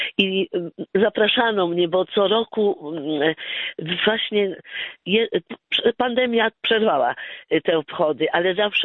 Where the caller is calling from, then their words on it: Warsaw, Masovian Voivodeship, Poland; chciałam powiedzieć, że ja jestem z Warszawy